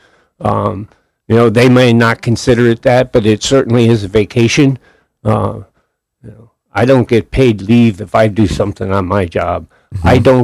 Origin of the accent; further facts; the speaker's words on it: West Haven, Connecticut, United States; I grew up in West Haven.